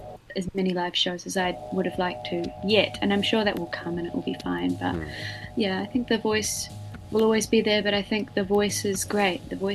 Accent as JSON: {"language": "English", "country": "New Zealand", "tie": "born or raised there", "said": "is that the sort of tall poppy growing up in Aotearoa thing?"}